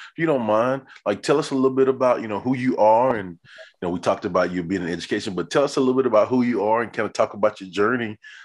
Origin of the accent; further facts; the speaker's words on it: Hearne, Texas, United States; where you are in Marlin is close to my hometown of Hearn.